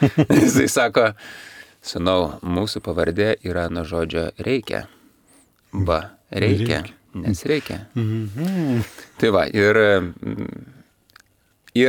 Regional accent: Aglonėnai, Klaipėda County, Lithuania; aš augau Aglonėnuose. Aglonėnai, Klaipėdos rajonas, dabar priklauso ir tada priklausė Mažosios Lietuvos regionui

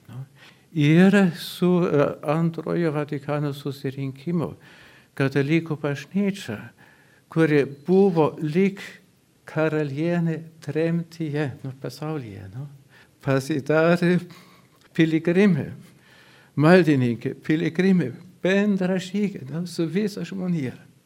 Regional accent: Germany; Lithuanian is a second language; Turbūt leiskite prisistatyti, aš vokietis, girdėsite iš mano kalbos.

